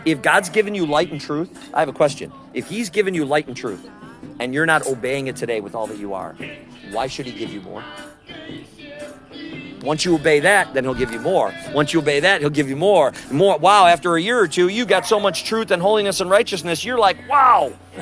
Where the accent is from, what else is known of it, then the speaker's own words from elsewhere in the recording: Wisconsin, United States; I'm from Wisconsin. I always say the Packers, I call them out.